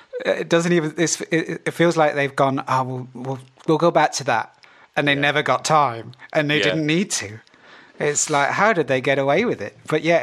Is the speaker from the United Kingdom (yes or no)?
yes; South West England, United Kingdom; Well, so I'm from Devon, right?